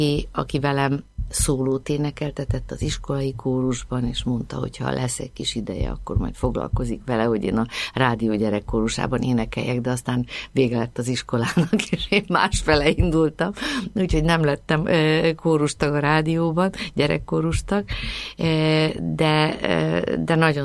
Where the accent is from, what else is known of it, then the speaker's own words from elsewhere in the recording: Budapest, Hungary; harmadik osztály után elkerültem a Németföldi úti iskolába Budára, mert elköltöztünk, Zuglóban laktunk, ott születtem, és elköltöztünk a 12. kerületbe